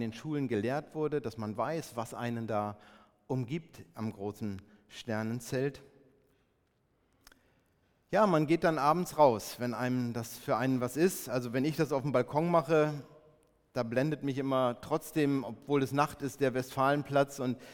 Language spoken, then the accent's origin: German; Northern Germany, Germany; Als wir damals von Braunschweig in den tiefen Süden nach Neustadt als Norddeutsche gehen sollten